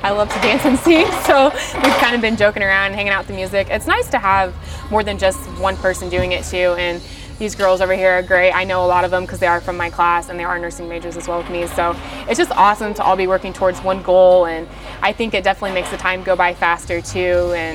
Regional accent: Greencastle, Indiana, United States; I am from Greencastle, Indiana, small town.

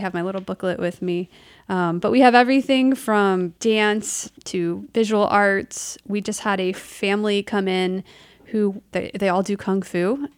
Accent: Columbus, Indiana, United States; now in Muncie, United States; So I am not. Okay. I am from Columbus, Indiana. Okay. And I came up here for Ball State, never left.

